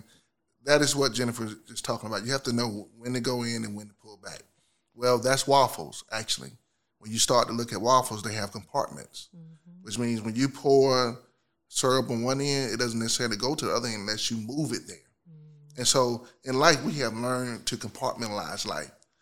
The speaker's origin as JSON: {"language": "English", "town": "Belvedere", "country": "United States", "tie": "born or raised there", "said": "I grew up in Belvedere, and I grew up and went down to that neighborhood park and played all day."}